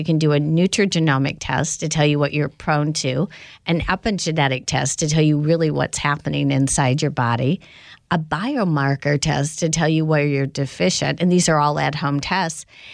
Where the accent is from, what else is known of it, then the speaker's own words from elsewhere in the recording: Indiana, United States; And then growing up in Indiana— it's not unusual for, we all had, dirt bikes